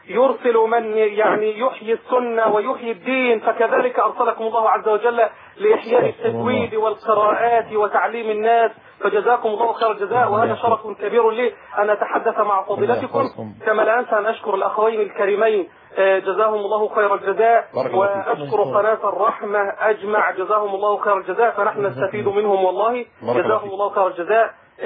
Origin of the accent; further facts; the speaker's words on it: Egypt; now in Kuwait; والله أنا أعمل إماما في دولة الكويت وأنا من مصر